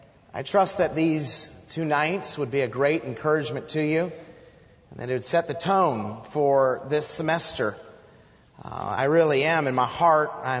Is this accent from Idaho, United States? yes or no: yes; Idaho, United States; And here I am from Idaho. I'd never visited. I just showed up.